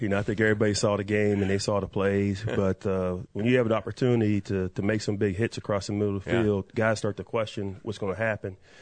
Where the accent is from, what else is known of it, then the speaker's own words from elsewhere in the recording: Pittsburgh, Pennsylvania, United States; now in Minnesota, United States; So it was tough because I grew up in Pittsburgh. You know, I'm still a Steelers fan, but I'm just happy just to have a job in Minnesota.